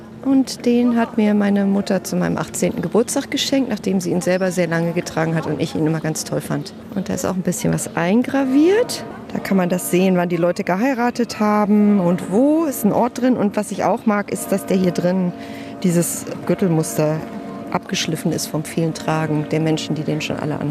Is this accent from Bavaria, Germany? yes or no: no; Berlin, Germany; Wir kommen aus Berlin, da ist man ein bisschen vorsichtiger.